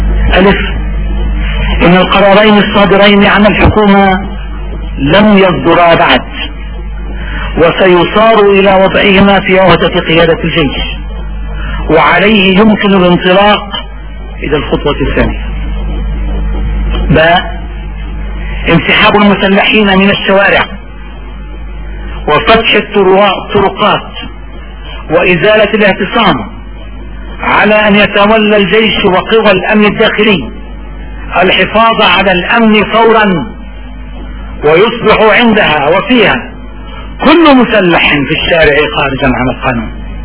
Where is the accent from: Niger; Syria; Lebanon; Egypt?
Lebanon